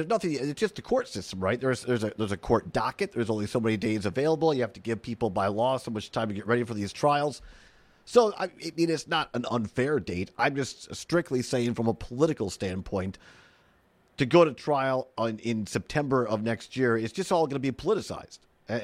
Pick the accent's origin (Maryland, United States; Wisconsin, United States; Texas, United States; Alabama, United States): Wisconsin, United States; Richland Center; this one of the main instigators of this is somebody from my hometown back in Richland Center, Andrew Hitt.